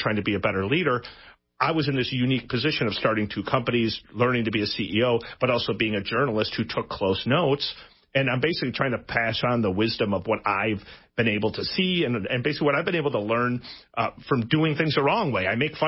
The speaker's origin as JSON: {"language": "English", "town": "Oshkosh", "region": "Wisconsin", "country": "United States", "tie": "born or raised there", "said": "I grew up in Oshkosh, Wisconsin. I'm not a kid of privilege, not a kid of money"}